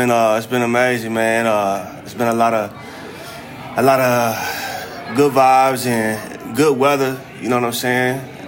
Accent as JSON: {"language": "English", "town": "Columbus", "region": "Ohio", "country": "United States", "moved": "yes", "said": "Well, yeah, I'm originally from Columbus, Ohio. I moved down here not too long ago. I moved down here, 2018."}